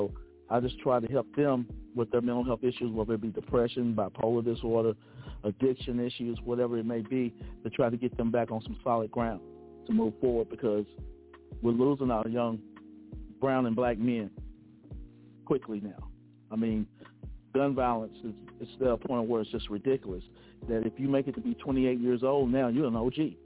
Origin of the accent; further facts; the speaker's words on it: Hopkinsville, Kentucky, United States; I'm from Kentucky, Hopkinsville to be exact.